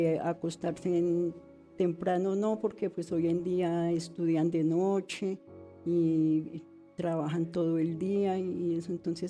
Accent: Bogotá, Colombia; born there; Tengo 73 años, nací en 1951, el 6 de diciembre, nací en Chapinero.

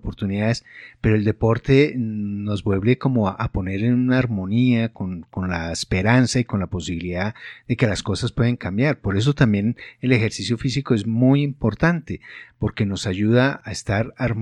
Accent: Colombia; como buenos colombianos, como buenos latinos

